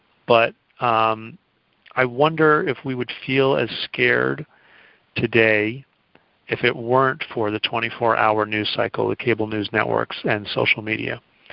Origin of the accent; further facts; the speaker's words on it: Boston, Massachusetts, United States; I'm from Boston originally